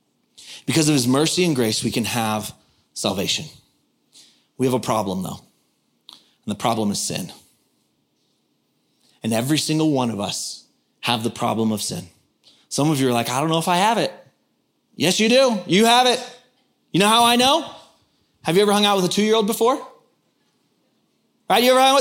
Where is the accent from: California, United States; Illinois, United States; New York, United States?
California, United States; San Diego; I grew up in San Diego, and growing up in San Diego, every summer I was at the beach almost every day.